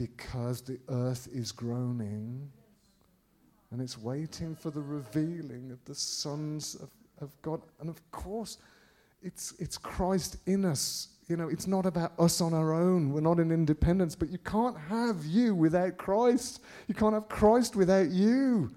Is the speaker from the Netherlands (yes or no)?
no; Birmingham, West Midlands, United Kingdom; I said, yeah, I'm from Birmingham.